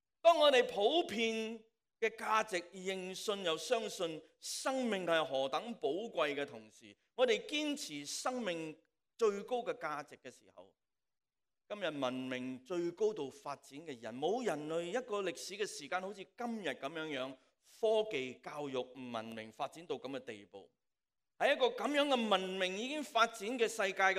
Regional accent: Hong Kong; 就是说我们香港人说就是你死得好了

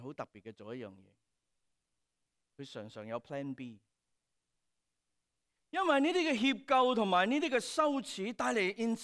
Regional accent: China; 我们中国人都是这样说的

